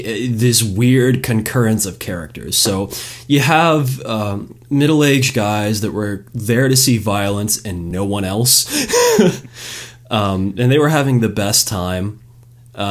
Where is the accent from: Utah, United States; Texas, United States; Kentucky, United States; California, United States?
Texas, United States; I'm from North Texas, and it snows maybe once every 4 or 5 years